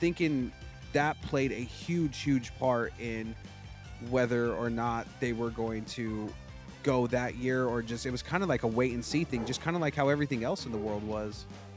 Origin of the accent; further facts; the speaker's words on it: Denver, Colorado, United States; I was born and raised in Denver, so, you know, whenever we worked in, like, I worked in restaurant industry a lot